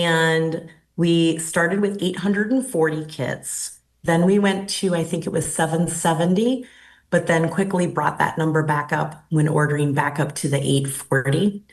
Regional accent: Minnesota, United States; being raised up in the Lakes area. So I grew up in the Ideal Corners area, which is near Breezy Point, Pequot, Jenkins, and Cross Lake.

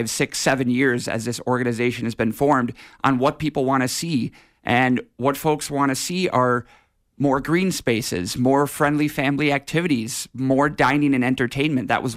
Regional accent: Minnesota, United States; now in Grand Rapids, United States; I love Grand Rapids. I did not grow up here. I grew up in the Twin Cities, met my wife Ashley in college

